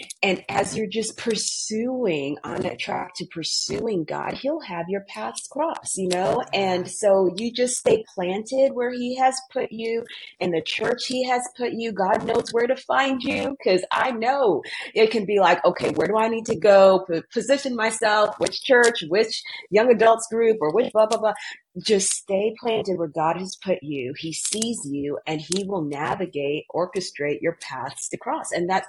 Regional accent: Minnesota, United States; also born or lived in Uganda; I was born in Uganda. We grew up in Minnesota at a time when the laws had changed, but people's mindsets hadn't.

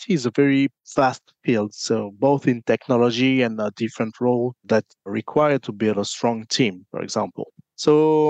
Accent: French Guiana; born there; English is a second language; I was born in French Guiana, and French Guiana is literally in South America. Not all the people know that. We're next to Brazil, so I can say I'm South American.

